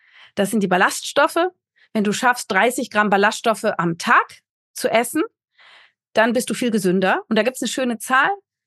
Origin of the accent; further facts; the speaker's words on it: Berlin, Germany; Ich bin ja aus Berlin.